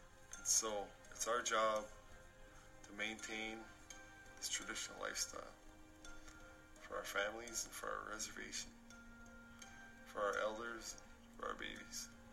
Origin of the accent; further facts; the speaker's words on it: Lac du Flambeau, Wisconsin, United States; I am a hunter from Lac du Flambeau.